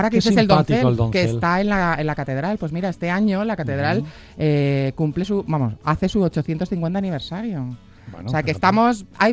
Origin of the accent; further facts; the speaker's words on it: Sigüenza, Castilla-La Mancha, Spain; Yo por mi pueblo lo que haga falta. Como todos sabéis, efectivamente, soy de Sigüenza